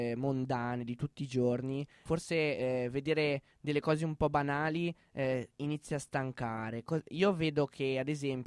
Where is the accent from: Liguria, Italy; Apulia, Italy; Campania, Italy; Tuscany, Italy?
Liguria, Italy; Genoa; io da buon genovese